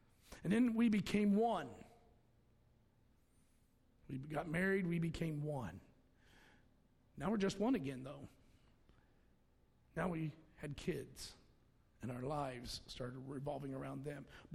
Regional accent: Ohio, United States; I said, I grew up in Ohio. Knock yourselves out. I don't want to see any more snow.

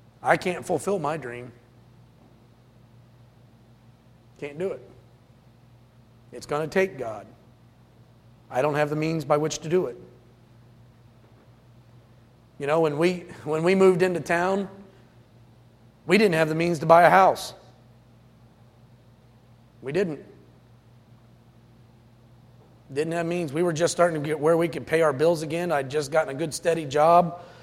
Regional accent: Highland, Ohio, United States; She's from Northmore, I'm from Highland.

